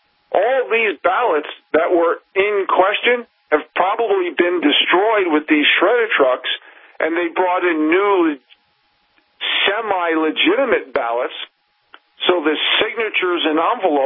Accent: New York, United States; Heck, I'm from New York. Even though I lost most of it, it still comes out when I have beers with my buddies from New York and New Jersey.

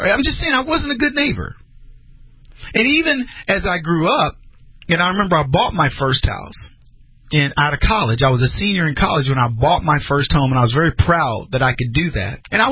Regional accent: San Antonio, Texas, United States; growing up in the neighborhood where I grew up on Hay Street in San Antonio, Texas, there were many people that I don't want to live by.

